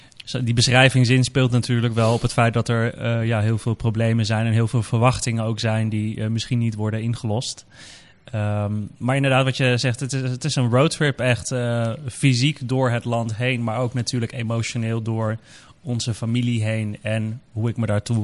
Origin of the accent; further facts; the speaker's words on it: Amsterdam, North Holland, Netherlands; mijn vader is dus Pakistaans, mijn moeder is Nederlands. Dus ik ben geboren en opgegroeid in Nederland, in Amsterdam. Maar toch een heel, toch wel een duidelijk Pakistaans en islamitische opvoeding meegekregen. Mijn moeder is dus Nederlands, maar bekeerd tot de islam.